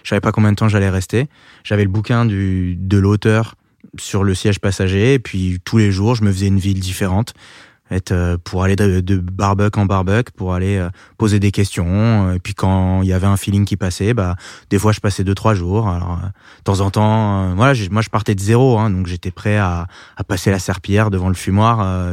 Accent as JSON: {"language": "French", "country": "France", "said": "Et je lui ai dit, voilà, je suis français"}